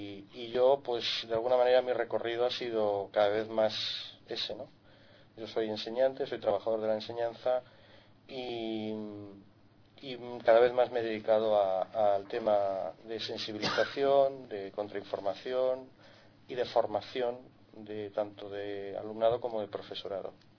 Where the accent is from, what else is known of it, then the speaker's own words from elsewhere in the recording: Madrid, Community of Madrid, Spain; No, yo soy de Madrid.